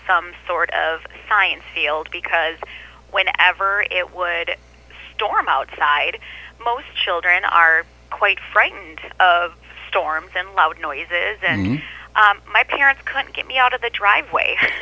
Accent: Woodbury, Minnesota, United States; I am born and raised a Minnesotan. I grew up in the East Metro near the Woodbury area. I grew up there and still have family in the East Metro, so I'm a Minnesota gal at heart here.

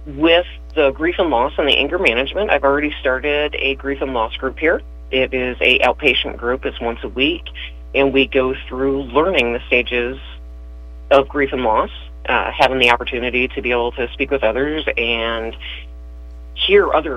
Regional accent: Michigan, United States; moved away as an adult; also born or lived in Texas; I spent the last 10-11 years down there working at the VA. I'm originally from Michigan, so I'm originally a northerner.

